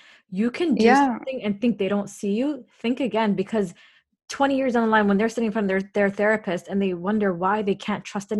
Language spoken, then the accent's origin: English; Canada; also born or lived in Saudi Arabia; I grew up in Saudi Arabia. Well, I was there for like 4 years, but I grew up in Canada